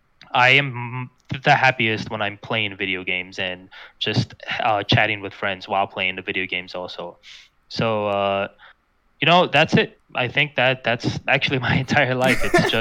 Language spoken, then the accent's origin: English; New York City, New York, United States; What it is that I'm from New York, of course, and everyone there is just they always worry about how they look